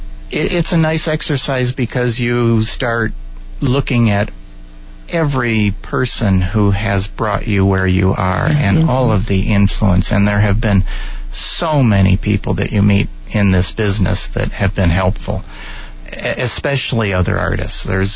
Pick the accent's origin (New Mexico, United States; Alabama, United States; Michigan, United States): Michigan, United States; Detroit; because growing up in Detroit, I love the cold weather, I love the snow